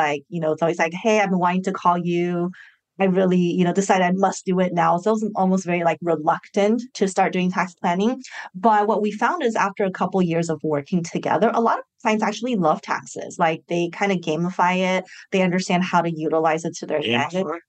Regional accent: Las Vegas, Nevada, United States; You know, I grew up in Las Vegas and I don't gamble.

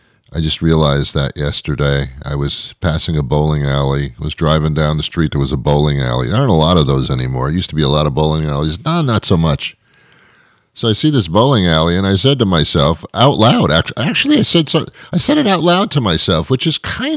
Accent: New York, United States; I'm from New York, and we have Subways.

